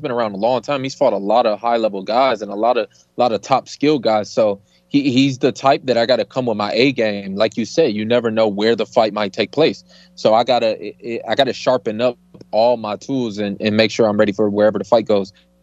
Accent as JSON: {"language": "English", "town": "Detroit", "region": "Michigan", "country": "United States", "tie": "born or raised there", "said": "I've always been a basketball fan, obviously, growing up in Detroit."}